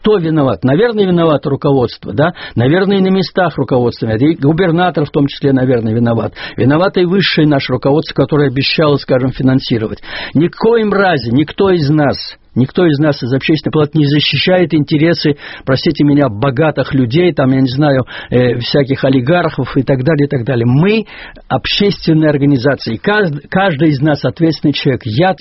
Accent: Tver, Tver Oblast, Russia; Вот я сейчас еду в Тверь, мой родной город, Тверскую область

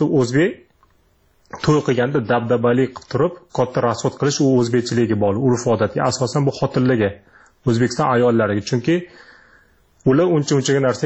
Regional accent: Tashkent, Uzbekistan; now in Moscow, Russia; O'zim shaxsan Toshkent shahridanman. Toshkentlikman

